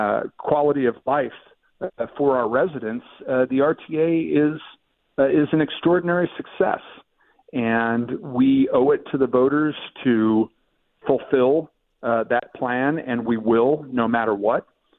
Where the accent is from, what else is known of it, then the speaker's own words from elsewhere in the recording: Athens, Ohio, United States; You know, I loved growing up in Athens. It's in the foothills of the Appalachians. It is absolutely resplendent with fall color.